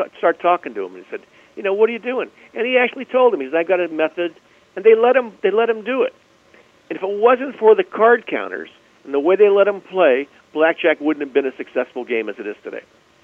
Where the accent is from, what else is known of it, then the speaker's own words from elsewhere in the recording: Burbank, California, United States; When growing up in Burbank, my father had a friend.